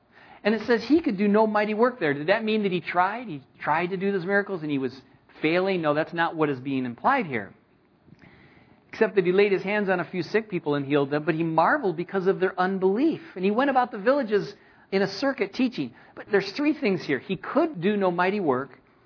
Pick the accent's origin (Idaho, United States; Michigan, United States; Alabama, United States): Michigan, United States; also born or lived in California; When I was in California, I grew up in Michigan. Went to California, got involved in Calvary Chapel and got trained in ministry, and then I was praying about going back to my hometown.